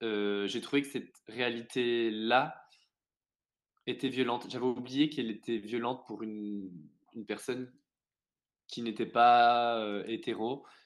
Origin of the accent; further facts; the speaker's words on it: Bourgogne-Franche-Comté, France; also born or lived in Dijon / Montpellier; Je suis né dans le Jura, j'ai grandi dans le Jura, j'ai fait mes études dans le Jura. Mes études supérieures, je suis allé à Dijon puis à Montpellier. Une fois que j'ai eu terminé mes études, je suis revenu dans le Jura pour travailler.